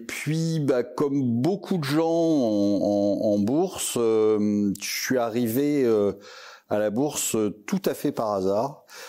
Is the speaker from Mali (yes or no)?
no; Paris, Île-de-France, France; je suis né à Paris, à Boulogne-Billancourt, et j'ai passé toute ma vie à Paris.